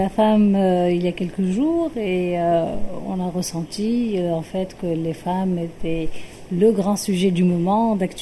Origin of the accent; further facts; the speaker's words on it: Tunisia; On est musulman, on est tunisien. On est maghrébin, on est méditerranéen